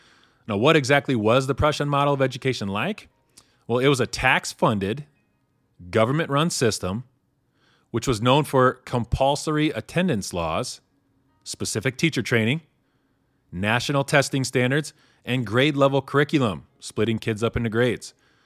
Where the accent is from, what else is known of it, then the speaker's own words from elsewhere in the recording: Indiana, United States; he bought a town in Indiana called New Harmony, Indiana, my home state.